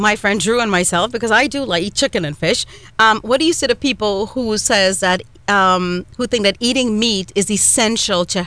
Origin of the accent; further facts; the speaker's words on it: India; obviously I'm Indian